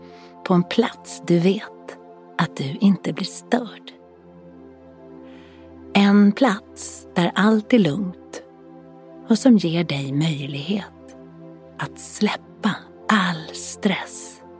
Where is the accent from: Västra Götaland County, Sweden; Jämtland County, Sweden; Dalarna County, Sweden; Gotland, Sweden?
Gotland, Sweden; Jag är gotlänning. Min pappa föddes i Visby av gotländska föräldrar.